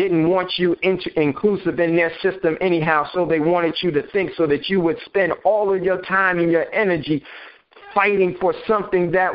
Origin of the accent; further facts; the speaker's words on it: United States; I'm from America. The land of the free, home of the brave.